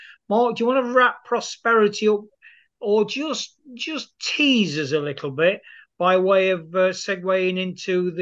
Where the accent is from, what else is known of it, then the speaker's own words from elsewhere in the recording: United Kingdom; as a Brit